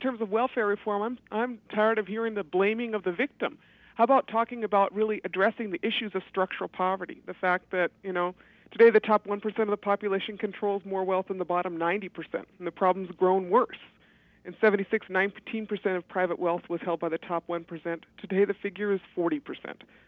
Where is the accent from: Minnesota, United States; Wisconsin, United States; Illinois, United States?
Minnesota, United States; I come from Indian Reservation in northern Minnesota where half the people live below the poverty level.